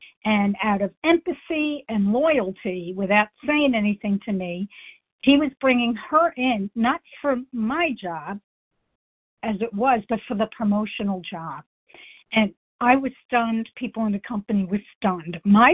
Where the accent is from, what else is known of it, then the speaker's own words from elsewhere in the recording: Missouri, United States; compulsive overeater from Missouri.